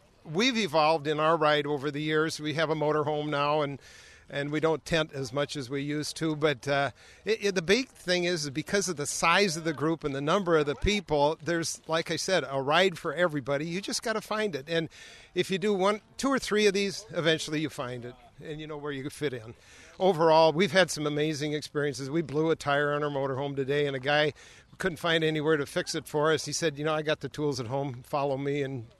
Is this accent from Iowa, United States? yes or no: yes; Sioux City, Iowa, United States; now in Twin Cities, United States; I'm from the Twin Cities. This is my 21st Ragbri. Originally from Sioux City, graduated from Iowa State.